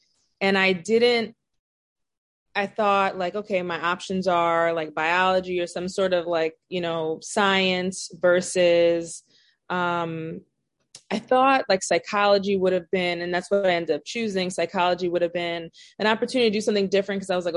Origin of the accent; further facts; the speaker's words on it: New York, United States; So I grew up on Long Island, like the suburbs. It was, I would say, probably like 99% Black, the community that I grew up in.